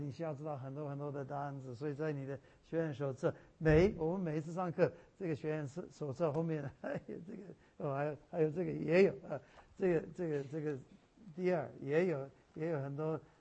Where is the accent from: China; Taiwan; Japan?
Taiwan; 我的例子大部分都是台湾的例子，因为我是台湾来的